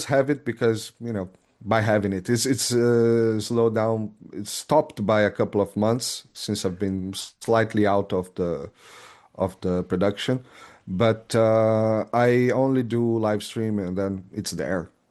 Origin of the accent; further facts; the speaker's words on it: Brazil; moved away as an adult; also born or lived in Switzerland; When I moved out from Brazil, I first went to Switzerland. I was working at CERN.